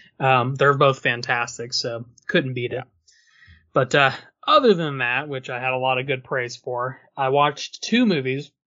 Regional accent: Midwest, United States; I have an irrational fear of tornadoes. Growing up in the Midwest, it didn't happen like super duper often

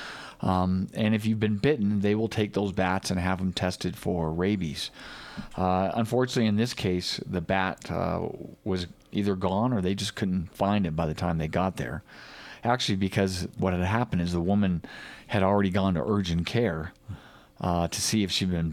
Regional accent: Los Angeles, California, United States; growing up in California or growing up in Los Angeles, you don't even know what a bat is, right?

